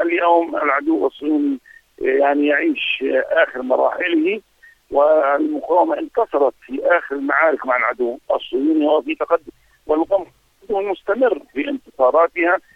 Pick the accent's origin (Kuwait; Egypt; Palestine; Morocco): Palestine; نحن كفلسطينيين